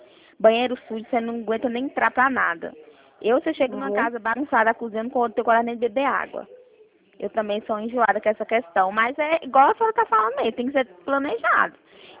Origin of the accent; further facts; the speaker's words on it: Bahia, Brazil; now in Goiânia, Brazil; Eu moro no interior, eu sou mesmo do interior da Bahia, só que agora eu tô em Goiânia.